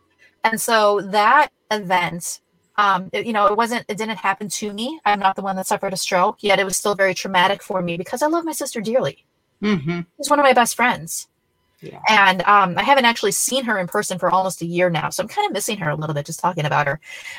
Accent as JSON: {"language": "English", "region": "Minnesota", "country": "United States", "said": "And so even though we're from Minnesota, I'm in Florida right now."}